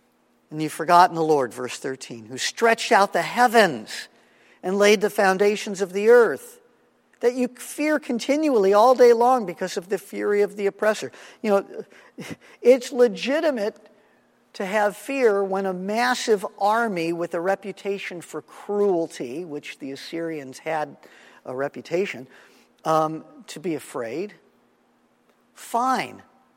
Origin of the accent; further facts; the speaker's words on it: Los Angeles, California, United States; I'm a kid from Los Angeles. What do I know about snares?